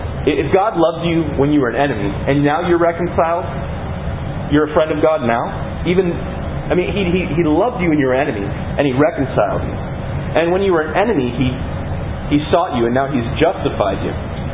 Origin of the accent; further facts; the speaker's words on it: Iowa, United States; I'm from Iowa. We use that one all the time.